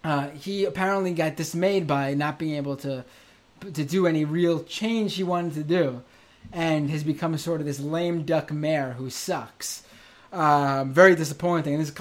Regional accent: New York City, New York, United States; I can tell you as a New Yorker

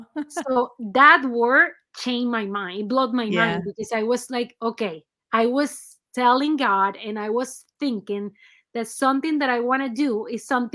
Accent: Venezuela; moved away; I'm from Venezuela, my home country. And I came here

